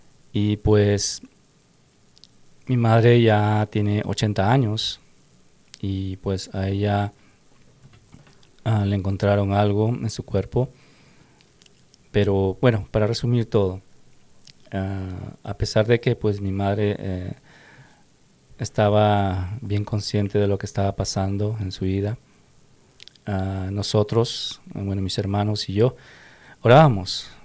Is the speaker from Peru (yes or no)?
yes; Peru; allá en mi país, en Perú, pues mis hermanos